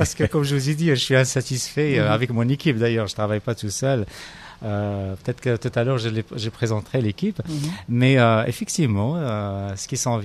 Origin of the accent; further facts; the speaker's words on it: Quebec, Canada; quand on est ici à Québec, on est des Québécois, des Canadiens d'origine marocaine.